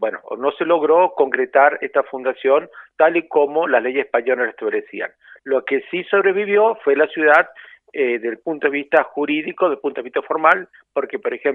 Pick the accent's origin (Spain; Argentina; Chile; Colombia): Argentina; San Juan; now in San Luis, Argentina; Sí, yo soy sanjuanino